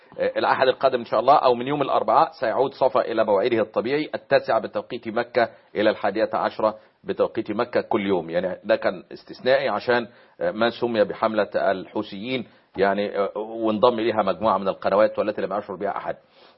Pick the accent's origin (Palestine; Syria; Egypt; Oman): Egypt; اللي هو الحلف الموجود عندنا في مصر دلوقتي